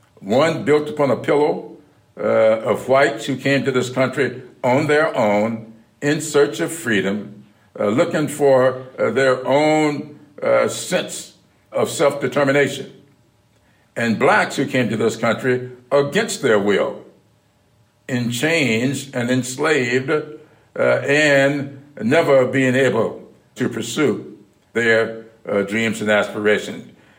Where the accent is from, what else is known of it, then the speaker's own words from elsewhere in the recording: South Carolina, United States; We used to talk a lot early on about my experiences growing up in South Carolina, his experiences there in Delaware.